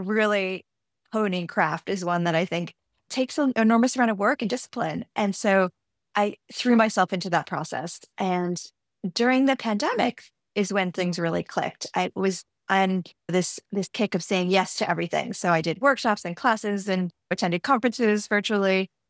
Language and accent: English; New Jersey, United States; I'm from New Jersey and a proud New Jerseyan.